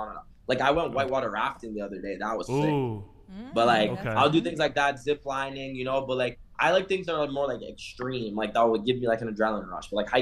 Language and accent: English; Florida, United States; now in Colorado, United States; so growing up in South Florida, like living in South Florida for most of my life, it's very different.